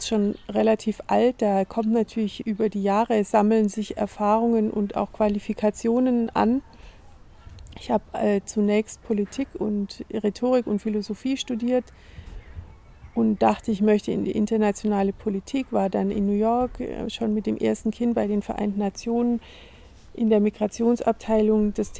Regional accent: Tübingen, Baden-Württemberg, Germany; born there; also born or lived in England; Ich bin in Tübingen geboren und war dann in der Jugendzeit im Ausland auch eine Weile und kam dann aber wieder zum Abitur zurück

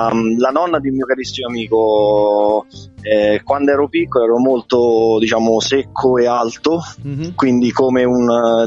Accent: Frosinone, Lazio, Italy; moved away as an adult; now in Rome, Italy; Io sono di Frosinone.

